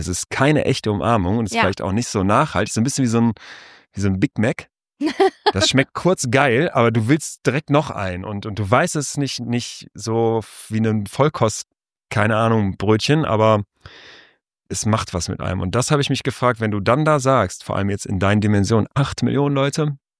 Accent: Solingen, North Rhine-Westphalia, Germany; ich bin dann nach Köln in Solingen groß geworden.

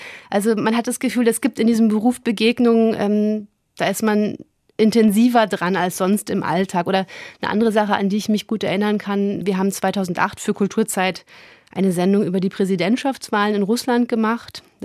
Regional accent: Peine, Lower Saxony, Germany; zwischen Peine, wo ich herkomme, und Mainz.

